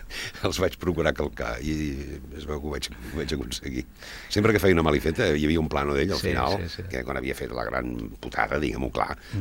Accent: Catalonia, Spain; perquè jo soc empordanès, i aleshores el català que volien aquí doncs, era el que nosaltres en diguem barceloní, no?

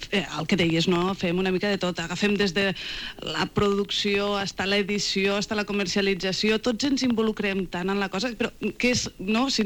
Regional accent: Riba-roja d'Ebre, Catalonia, Spain; Jo sóc de Ribarroja d'Ebre, d'un poblet molt petit de la Ribera d'Ebre

